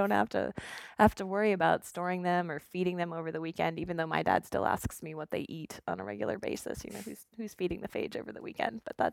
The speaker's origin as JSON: {"language": "English", "town": "Cape Cod", "region": "Massachusetts", "country": "United States", "said": "I've actually spent quite a lot of time working on marine phages in the actual ocean because I am from Cape Cod"}